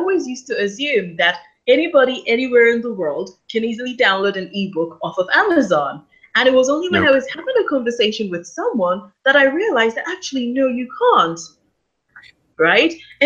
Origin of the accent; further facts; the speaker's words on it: Nigeria; I'm Nigerian, so you can imagine in Nigeria, there are, what, close to 200 million people.